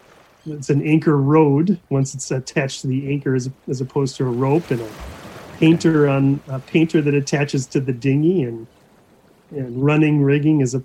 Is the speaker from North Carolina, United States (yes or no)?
no; Anoka, Minnesota, United States; You know, I grew up in Anoka, which is, you know, Anoka is a town that you drive through in order to get to your cabin. So it was a great place to grow up.